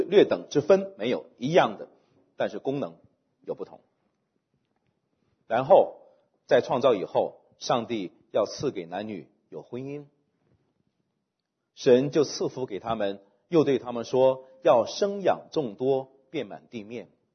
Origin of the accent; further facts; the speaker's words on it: China; 那在这个里面，我们中国背景犯了严重的错误。我们中国人说兄弟是手足，父母孩子是血亲，老婆是外人，是吧？